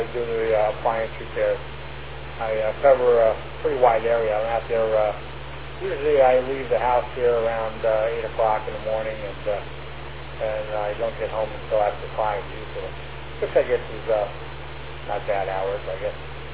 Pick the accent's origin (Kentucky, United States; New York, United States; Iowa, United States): New York, United States; Bayville; And I'm from Long Island originally, so I'm familiar with the topics and the locations and everything else that they talk about.